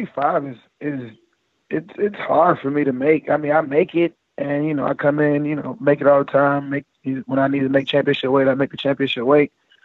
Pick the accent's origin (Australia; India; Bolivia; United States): United States; Stone Mountain, Georgia; So Stone Mountain, everybody know I'm from Stone Mountain.